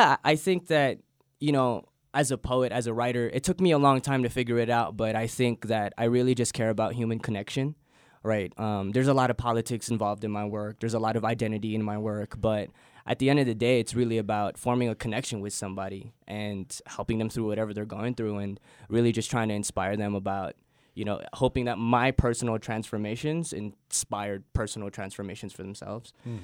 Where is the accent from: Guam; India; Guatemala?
Guam; because growing up in Guam, you're so far away from everything, right? And when you leave the island